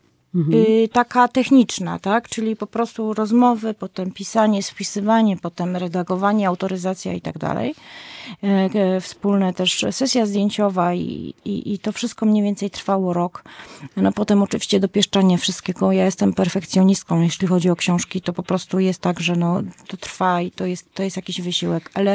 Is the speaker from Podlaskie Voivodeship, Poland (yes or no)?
yes; Podlaskie Voivodeship, Poland; I tak jako podlasianka po mieczu, ja się wychowałam w dużym stopniu na Podlasiu